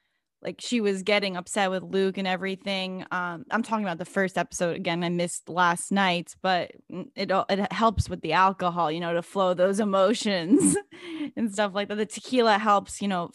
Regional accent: Lebanon; oh, you're from Jordan. I'm from Lebanon. We're both Middle Eastern.

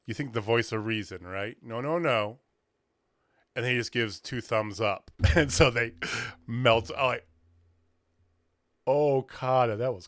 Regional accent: the Ozarks, United States; I'm from the Ozarks. We say things a little different, like.

